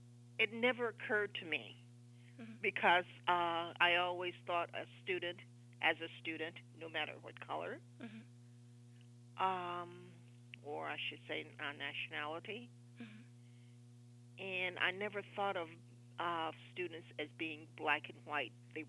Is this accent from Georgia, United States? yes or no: yes; McDonough, Georgia, United States; I grew up mainly in McDonough, Georgia.